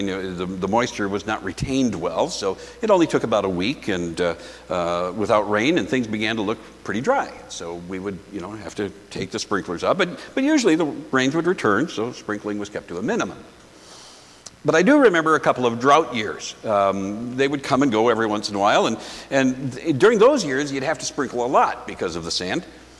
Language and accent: English; Minnesota, United States; moved away; When I grew up in the Midwest, it rained often enough that most people didn't have any kind of sprinkler system.